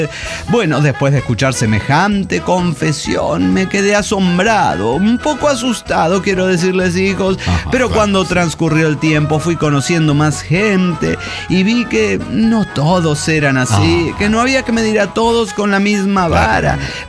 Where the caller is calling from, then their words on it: Madison, Wisconsin, United States; de Madison, Wisconsin.